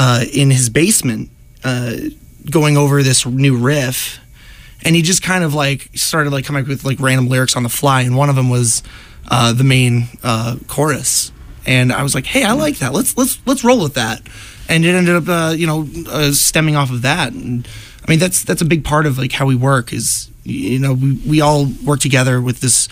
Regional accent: Lowell, Massachusetts, United States; we're from Lowell, Massachusetts. We are just a few buddies who got together to jam in Andy and Justin's living room a few years ago

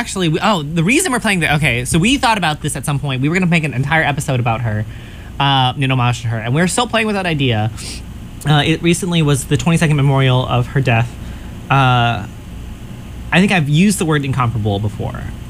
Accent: California, United States; also born or lived in Arizona; growing up in California and in Arizona, and hearing so much of her music

